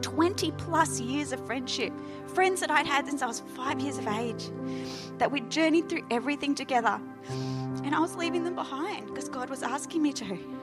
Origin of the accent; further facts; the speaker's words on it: Sydney, New South Wales, Australia; moved away as an adult; now in Gold Coast, Australia; I grew up in Sydney. And when I married Az, I moved to Queensland.